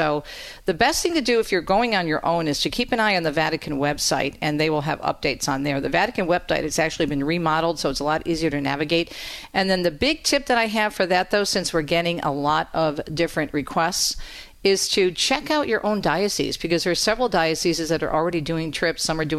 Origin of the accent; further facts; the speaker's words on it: Detroit, Michigan, United States; back in my home state of Michigan, metropolitan Detroit, doing the show for you live from here every day.